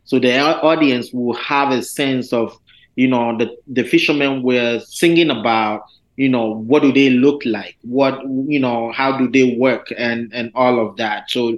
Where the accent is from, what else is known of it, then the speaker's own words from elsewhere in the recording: Kokrobite, Greater Accra, Ghana; my hometown, Kokrobite, where I grew up.